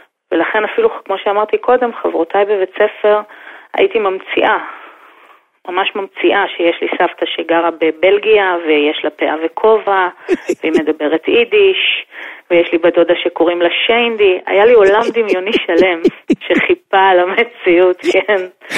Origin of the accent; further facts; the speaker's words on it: Jerusalem, Jerusalem District, Israel; גם גדלתי במקום ממש הארדקור, גדלתי במאה שערים. ההורים שלי שלחו אותי ללמוד בבתי ספר ביידיש, מגיל 3 דיברתי יידיש בגן, בבית ספר